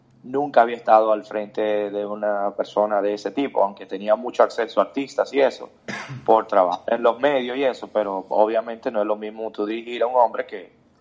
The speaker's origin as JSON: {"language": "Spanish", "country": "Dominican Republic", "said": "Vengo de la República Dominicana."}